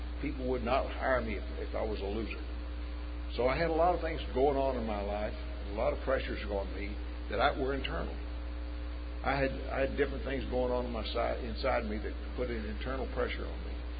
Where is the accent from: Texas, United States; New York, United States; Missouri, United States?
Texas, United States; I'm from West Texas. Men from West Texas are not fearful.